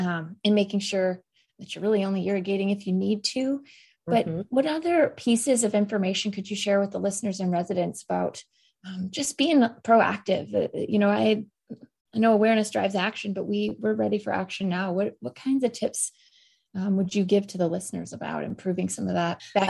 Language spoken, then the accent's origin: English; Iowa, United States; I grew up in Iowa and water rights weren't a thing.